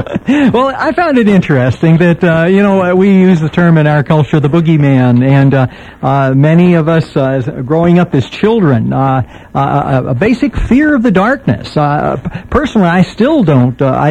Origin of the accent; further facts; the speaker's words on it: San Francisco, California, United States; I grew up in San Francisco, and I had a friend of mine from school that lived in the projects.